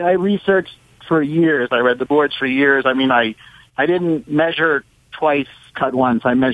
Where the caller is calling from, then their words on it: Houston, Texas, United States; I'm from Houston.